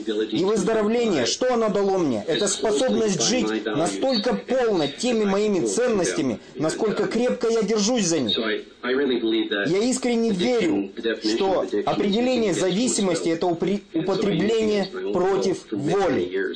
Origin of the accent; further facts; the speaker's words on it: British Columbia, Canada; Я из Британской Колумбии. Это не имеет никакого отношения ни к Британии, ни к Колумбии. У нас все в Британской Колумбии, это Канада, немножко крыша едет по жизни, мы все запутались, я даже переехать хотел.